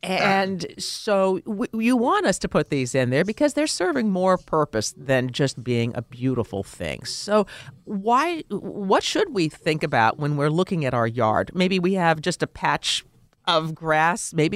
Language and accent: English; Midwest, United States; I grew up in the Midwest, I'm used to seeing fields tagged where they were doing research on soybeans or corn.